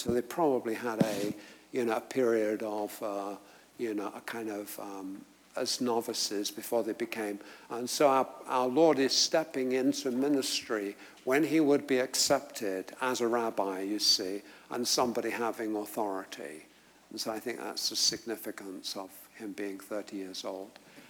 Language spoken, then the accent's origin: English; London, United Kingdom; In fact, I have passed his church probably hundreds of times, as I'm a Londoner.